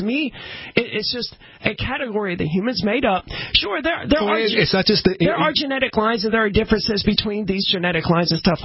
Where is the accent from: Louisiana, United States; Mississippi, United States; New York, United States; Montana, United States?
Mississippi, United States; I'm from Mississippi, and even it was understood, you know, dad would be really upset if my sister did